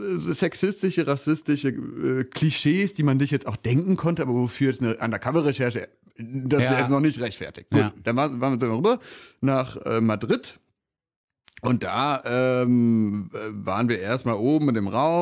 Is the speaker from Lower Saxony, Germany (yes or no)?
no; Berlin, Germany; ich komme ja aus Berlin